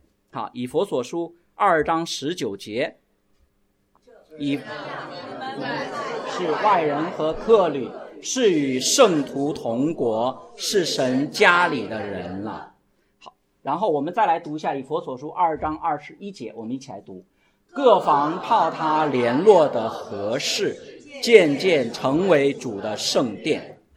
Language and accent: Chinese; China; 我们中国人有时候分等级，但其实真正的家不能分等级的，阿们吧。